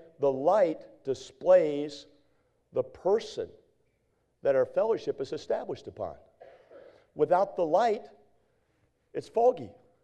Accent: Northeast, United States; Or I'm from the Northeast. Is that just a Northeast thing?

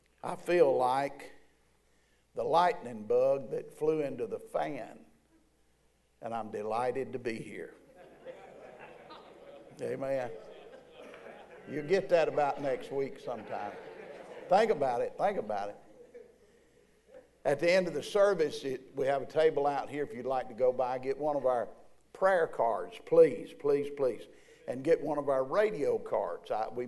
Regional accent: Georgia, United States; also born or lived in Alabama; Now, I was born in Alabama, and I was raised in Georgia. So I tell people, you don't get more southern than that, amen?

